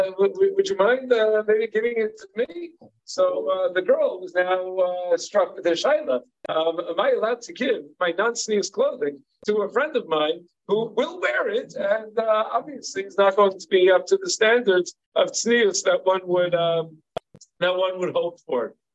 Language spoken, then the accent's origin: English; Long Island, New York, United States; I'm also from Long Island, but from further out in the island.